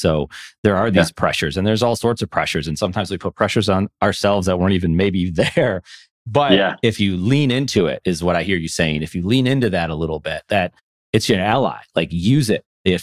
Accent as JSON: {"language": "English", "town": "Buffalo", "region": "New York", "country": "United States", "said": "One, I'm originally from Buffalo, New York. And so I was there when the Bills went to 4 Super Bowls."}